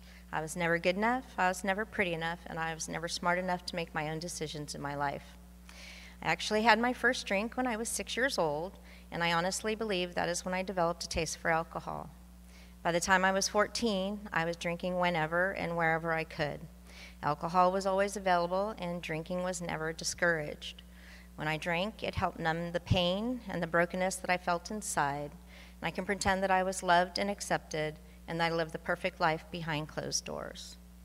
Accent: San Diego, California, United States; I'm 53 years old, and I'm from San Diego, California.

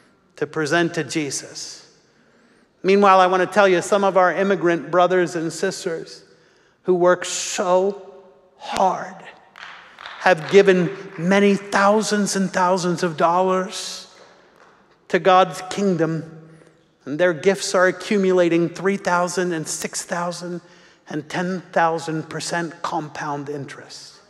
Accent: Philadelphia, Pennsylvania, United States; I'm an Irish-German mutt from Philly.

